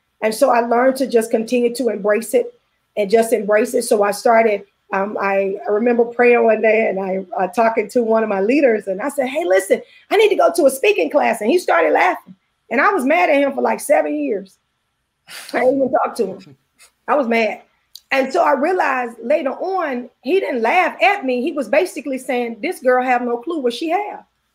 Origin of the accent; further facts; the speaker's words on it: Memphis, Tennessee, United States; growing up in Memphis, I was like, well, I don't say this right.